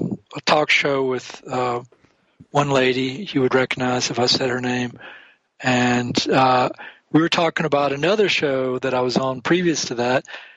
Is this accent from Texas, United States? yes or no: yes; Houston, Texas, United States; So I was born in East Texas, where there's more rednecks per square inch than any other place in the world. And at the age of eight, my parents divorced, and I was living in Houston, Texas.